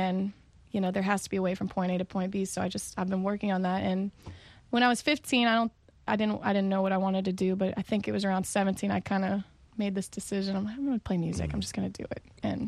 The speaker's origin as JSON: {"language": "English", "region": "Midwest", "country": "United States", "tie": "born or raised there", "said": "Honestly, I grew up in the Midwest."}